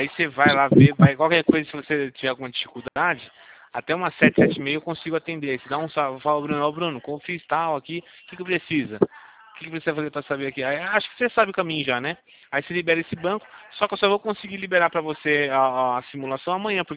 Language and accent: Portuguese; Campinas, São Paulo, Brazil; eu sou aqui de Campinas, né? Sou do escritório aqui